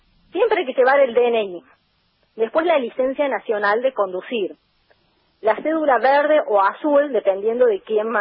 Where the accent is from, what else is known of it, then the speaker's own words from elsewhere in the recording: Córdoba, Argentina; Yo también soy cordobesa, compañero.